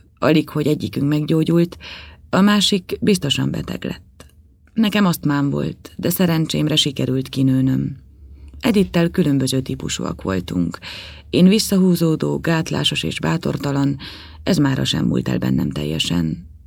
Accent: Szeged, Csongrád-Csanád, Hungary; born there; 26 éves. Szegeden születtem, 1972. május 14-én.

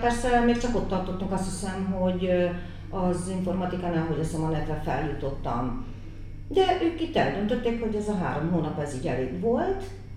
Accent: Budapest, Hungary; én pesti vagyok, nekem csak oda kellett menni és haza

